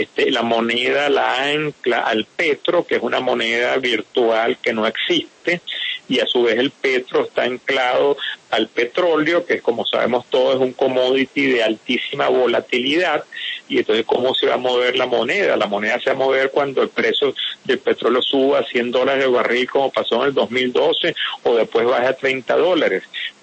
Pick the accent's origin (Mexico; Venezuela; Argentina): Venezuela; quisiera aprovechar para agradecer como venezolano todo el apoyo que le está dando Colombia a la migración venezolana